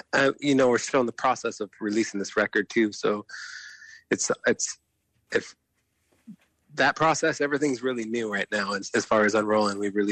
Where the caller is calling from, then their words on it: Sitka, Alaska, United States; I'm calling from Sitka, Alaska today.